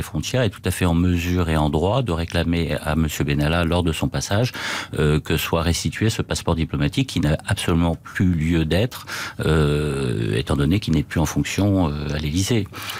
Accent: France; en tant que Français établi hors de France, dangereux aussi

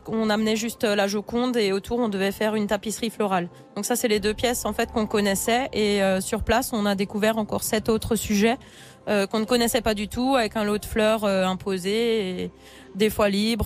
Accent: Grand Est, France; Alors je viens d'Oberdorf-Hiltal, ouais. Dans le Sungo, c'est en Alsace.

